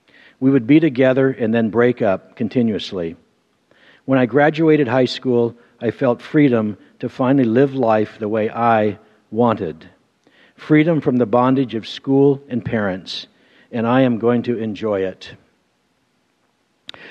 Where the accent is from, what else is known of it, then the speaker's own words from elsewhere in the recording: Portland, Oregon, United States; I was born here in Portland to loving Christian parents. We lived in southeast Portland, right off of Sunnyside Road, in a place called Happy Valley, which was right behind a place called Pleasant Valley.